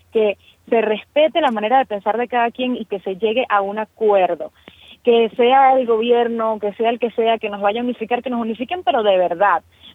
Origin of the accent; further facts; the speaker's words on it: Valencia, Carabobo, Venezuela; soy valenciana, soy de Valencia, de Carabobo.